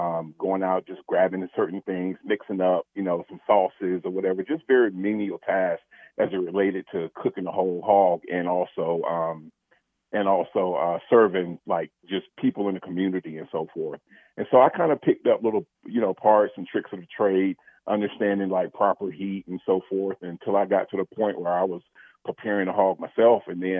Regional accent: North Carolina, United States; my wife and I, we were born and bred in North Carolina.

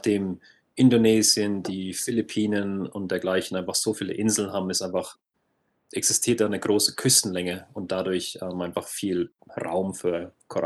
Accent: Bad Neustadt, Bavaria, Germany; accent: Franconian; Das kann der Akzent vielleicht schon ein bisschen verraten. Ich komme aus dem Frankenland. Ich komme aus der Nähe von Würzburg in der Rhön, genauer gesagt Bad Neustadt, ein kleiner Ort mit 15.000 Einwohnern. Habe da eigentlich meine komplette Kindheit verbracht.

